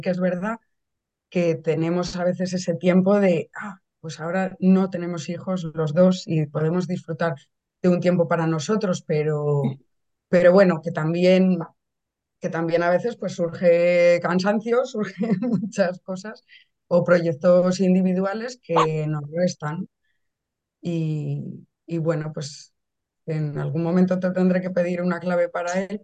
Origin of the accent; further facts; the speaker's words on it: Valladolid, Castile and León, Spain; yo soy de Valladolid también, como otros compañeros